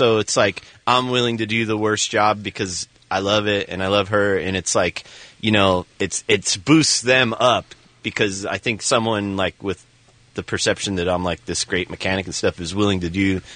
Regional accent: South Gate, California, United States; also born or lived in Lynwood; I've been going there since, you know, growing up in Southgate and Linwood and stuff.

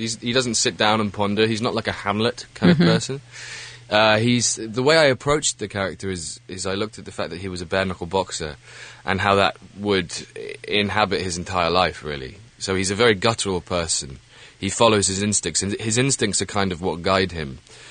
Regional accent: Wales, United Kingdom; And that's not my background at all. Because I'm Welsh, actually.

